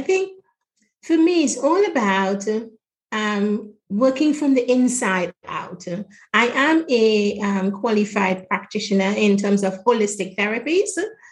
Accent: Grenada; born there; I was born in Grenada. And Grenada is full of spices. So we are a spice island.

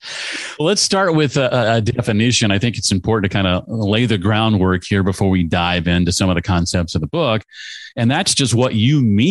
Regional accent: Indianapolis, Indiana, United States; including from my hometown of Indianapolis

